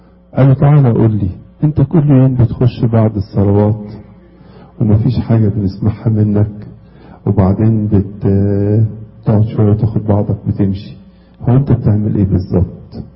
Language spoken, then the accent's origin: Arabic; Egypt; وطبعا انا جاي من مصر، جايب لكم بركات مصر